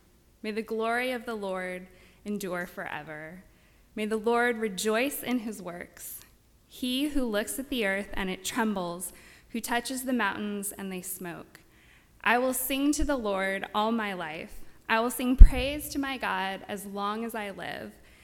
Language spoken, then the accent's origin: English; California, United States; moved away as an adult; I'm from California. I came out here last July, perfect time to move in the middle of the summer.